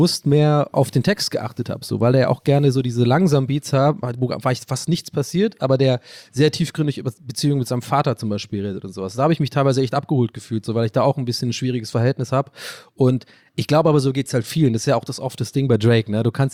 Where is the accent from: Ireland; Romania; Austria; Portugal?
Ireland; born there; first language English; German is a second language; Und ich bin ja sogar englischsprachig aufgewachsen, bin ja ein gebürtiger Ire und ich verstehe ja auch Englisch.